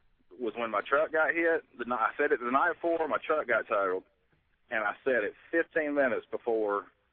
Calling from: Raleigh, North Carolina, United States; Hey, out to, near Raleigh, North Carolina.

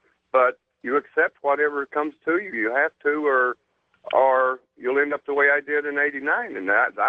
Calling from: Taylor, Michigan, United States; from Taylor, Michigan.

